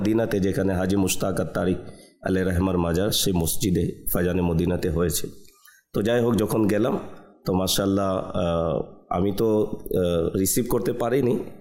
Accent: Bangladesh; এরপর বললাম আমি বাংলাদেশ থেকে এসেছি, হুজুর আপনিও বাংলাদেশে তাশরিফ নিয়ে চলুন

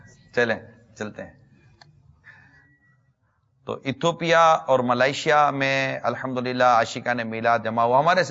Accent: Pakistan; ہمیں پراؤڈ ہے ہمارے پاکستان، ہم کہیں کہ میں پاکستانی ہوں الحمدللہ، اور دنیا کے جس ملک میں بھی ہوں مگر پاکستانی ہوں الحمدللہ

